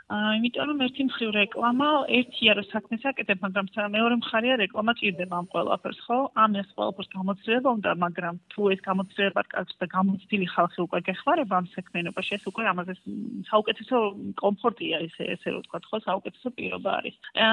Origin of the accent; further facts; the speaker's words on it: Kobuleti, Adjara, Georgia; now in Batumi, Georgia; მე ვარ ქობულეთიდან, დაბადებული ვარ იქოსოთ იქ და ბათუმში ვცხოვრობ